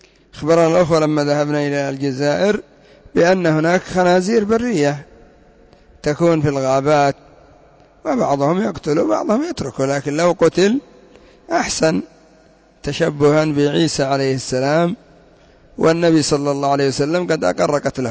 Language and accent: Arabic; Yemen; كالذي يفرح بكبش العيد عندنا في اليمن